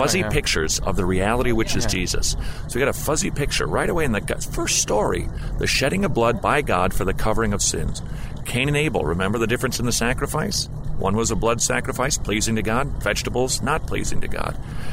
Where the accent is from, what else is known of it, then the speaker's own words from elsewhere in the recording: St. Paul, Minnesota, United States; I grew up in St. Paul, Minnesota, all right?